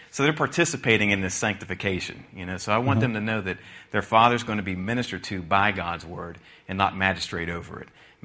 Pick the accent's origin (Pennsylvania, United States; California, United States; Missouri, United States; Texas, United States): Pennsylvania, United States; Sewickley; I was born and raised in the North. Don't hold that against me. It's in a little town called Swickley, Pennsylvania. It's a bucolic town.